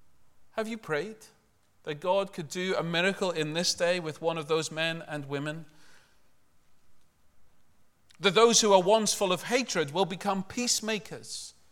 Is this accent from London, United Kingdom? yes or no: no; Liverpool, North West England, United Kingdom; When I grew up in Liverpool, the River Mersey was something you wouldn't even dream of putting a toe